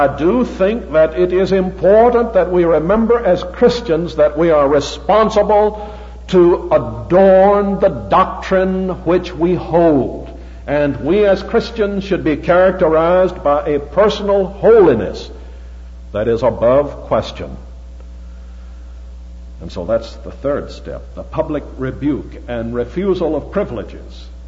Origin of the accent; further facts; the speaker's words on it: Charleston, South Carolina, United States; I grew up in the First Presbyterian Church of Charleston, South Carolina, which is one of our old Presbyterian churches in this country.